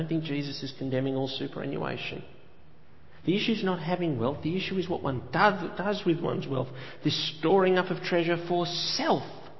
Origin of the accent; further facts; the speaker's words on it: Australia; Just by the fact that we're born in Australia. Just by the fact that we're growing up in Australia.